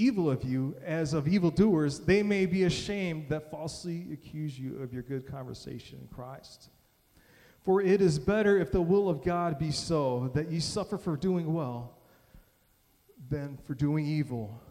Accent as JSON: {"language": "English", "region": "Midwest", "country": "United States", "said": "I'm from the Midwest. We don't see that kind of stuff."}